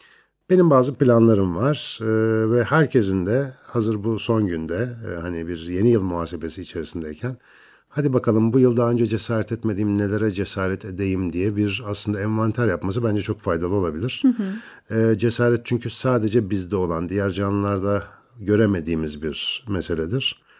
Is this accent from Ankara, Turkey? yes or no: yes; Ankara, Turkey; Eski Ankara Radyo binasında büyüdüğümü söyleyebilirim.